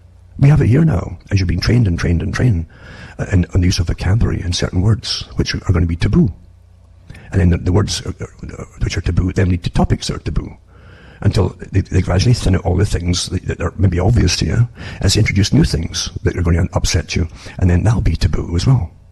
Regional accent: Canada; from Interior Canada

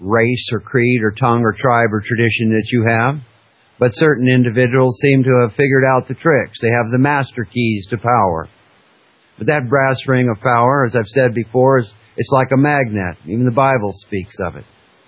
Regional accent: Alaska, United States; As I was growing up in Alaska, it's 45 or 50 or 60 degrees below zero outside.

